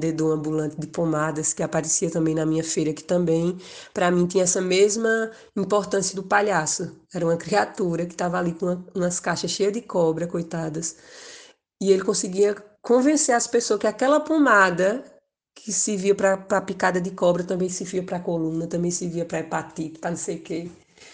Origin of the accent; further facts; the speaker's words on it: Tuparetama, Pernambuco, Brazil; Ele foi lá na minha cidade, num festival que teve em Tuparetama